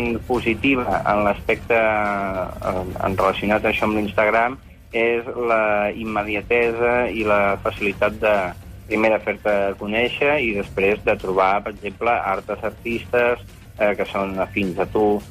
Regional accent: Lloret de Mar, Catalonia, Spain; els dos som de Lloret de Mar

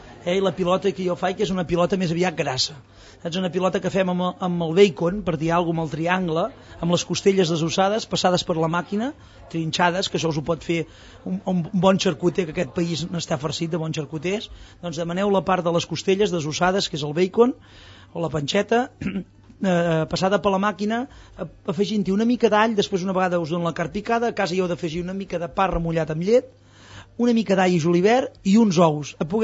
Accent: Monistrol de Calders, Catalonia, Spain; Jo sóc de Monistrol de Calders, fill de Monistrol de Calders.

